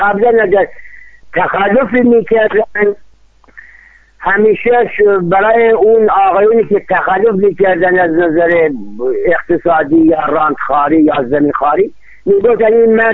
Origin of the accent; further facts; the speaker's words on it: Iran; بله من ایرانی هستم. ایران را زمان جانم فداش میکنم